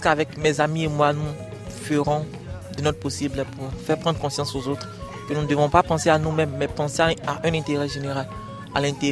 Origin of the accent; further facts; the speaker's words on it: Centre, Côte d’Ivoire; Oh oui, je viens du centre de la Côte d'Ivoire.